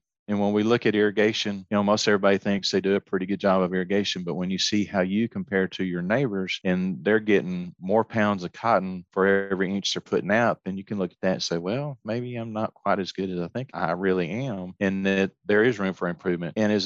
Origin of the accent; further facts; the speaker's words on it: Texas, United States; born or raised there; now in Arkansas, United States